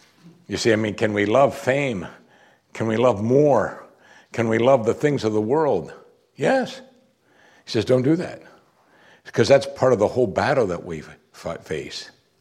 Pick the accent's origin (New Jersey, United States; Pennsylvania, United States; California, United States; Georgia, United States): Pennsylvania, United States; You know, we grew up in Western Pennsylvania around the Amish.